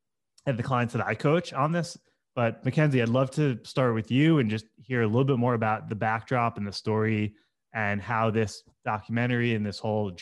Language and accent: English; Long Island, New York, United States; I grew up on Long Island in New York. I went to a very competitive high school